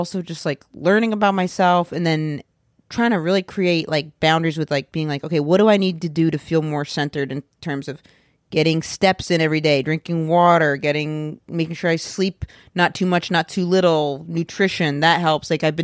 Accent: Maine, United States; I always leave it open because I'm from Maine.

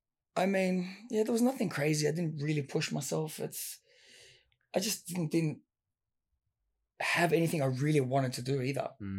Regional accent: Sydney, New South Wales, Australia; Western Sydney. You're kind of around the Fairfield area. I mean, my dad he moved there, but it was around when it was a big Italian area back then. So I went to high school out there

